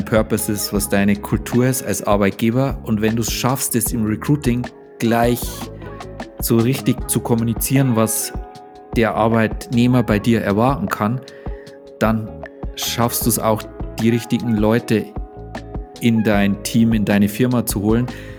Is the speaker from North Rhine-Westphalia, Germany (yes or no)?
no; Bavaria, Germany; ich komme aus dem Bayerischen Wald und das hat mich extrem geprägt.